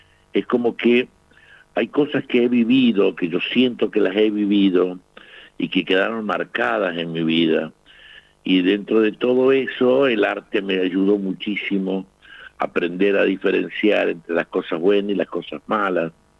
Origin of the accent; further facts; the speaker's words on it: Guachipas, Salta, Argentina; also born or lived in Buenos Aires, Argentina; Yo viví nací ahí en Guachipa, después viví un tiempo en La Caldera, después me trajeron a Buenos Aires, de Buenos Aires me volví a Salta a los 14 años más o menos, y viví mucho Salta